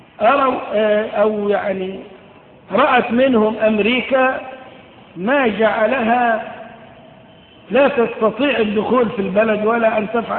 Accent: Upper Egypt, Egypt; زي عندنا في الصعيد

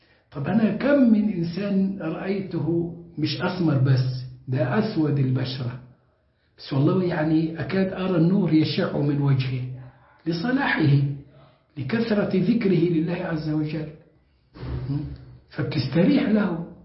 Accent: Egypt; قليل منهم اللي يفكر أن أنا مصري.

